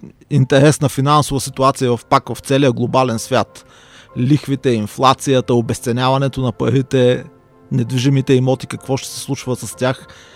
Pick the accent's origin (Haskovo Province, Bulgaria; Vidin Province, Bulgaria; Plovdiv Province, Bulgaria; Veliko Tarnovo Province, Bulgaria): Haskovo Province, Bulgaria; Dimitrovgrad; born there; now in Sofia, Bulgaria; Аз живея от 94-та година в София. Гордея се, че съм роден в Димитровград.